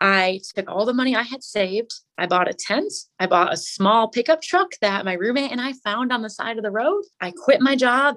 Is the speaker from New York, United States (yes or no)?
no; Michigan, United States; I'm from Michigan. I'm from a small rural town in the middle of cornfields. I've never seen a mountain in my life.